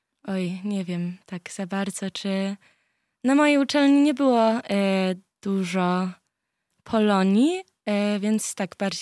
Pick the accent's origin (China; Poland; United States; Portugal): United States; Chicago, Illinois; Często jak ktoś się pyta, skąd jestem ze Stanów i mówię Chicago